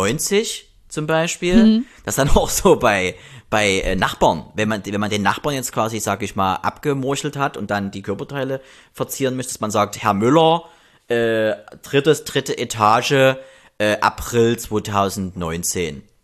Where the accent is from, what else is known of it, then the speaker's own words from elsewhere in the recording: East Germany, Germany; ich bin ja auch noch DDR-Kind, 83er.